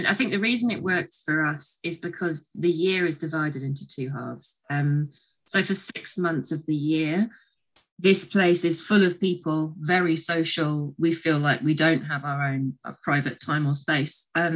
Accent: United Kingdom; moved away as an adult; Me and my partner and my husband, we're both British, but going back a few years now, I mean, at least 10, 15 years ago now, we sort of had the growing feeling that we didn't want to spend the rest of our days in the UK

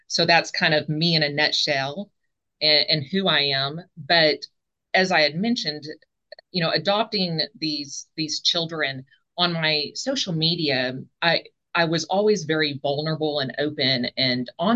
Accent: Arkansas, United States; Like you already mentioned, I'm from Arkansas, live in Hot Springs, Arkansas.

